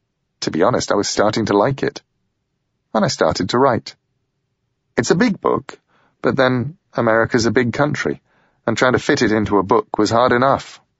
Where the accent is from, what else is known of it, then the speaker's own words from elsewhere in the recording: England, United Kingdom; now in United States; I'm English. I like being English. I've kept my passport. I've kept as much of my accent as I could. And I'd lived in the US for almost 9 years